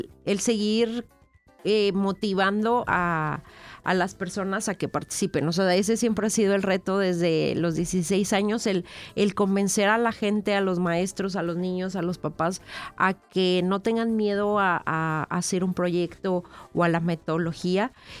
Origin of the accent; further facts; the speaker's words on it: Mexico; pues aquí en México siempre lo vemos en las noticias de que el mexicano siempre ayuda, el mexicano somos luchones